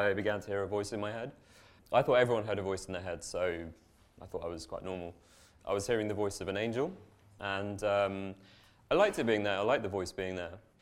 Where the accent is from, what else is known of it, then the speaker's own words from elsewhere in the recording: London, United Kingdom; I'm from London originally